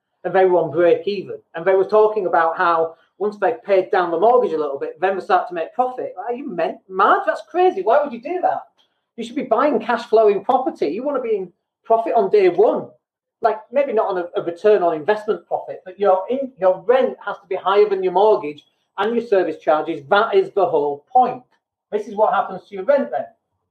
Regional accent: Leeds, Yorkshire and the Humber, United Kingdom; now in Spain; I actually live in Spain now, but I'm from Leeds originally. I'm recording this live from Spain.

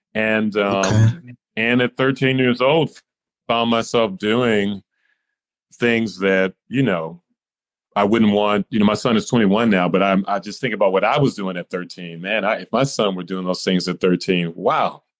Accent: Flint, Michigan, United States; Yeah, okay. I grew up in Flint, Michigan.

